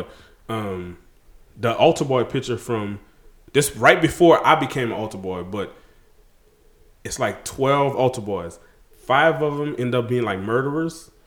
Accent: Louisiana, United States; I'm like, oh, I'm from Louisiana.

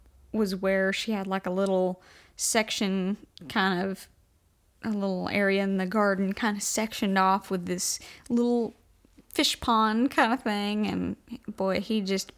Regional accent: Byrdstown, Tennessee, United States; I grew up in Byrdstown, Tennessee, where it's just, you know, back roads and curves and stuff.

